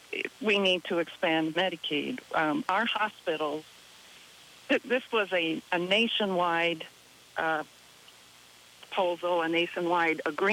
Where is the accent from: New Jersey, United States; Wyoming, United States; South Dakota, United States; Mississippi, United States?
South Dakota, United States; Well, I'm a proud South Dakota farm girl. I was born and raised in Britain.